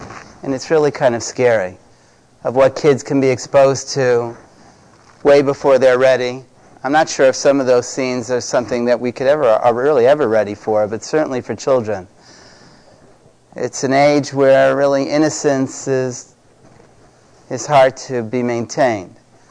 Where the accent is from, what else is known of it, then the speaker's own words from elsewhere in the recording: Brooklyn, New York, United States; now in Chicago, United States; I grew up in an Orthodox Jewish home, and I grew up in Brooklyn, New York. We live in Chicago probably for the last close to 20 years, but I first started out in Brooklyn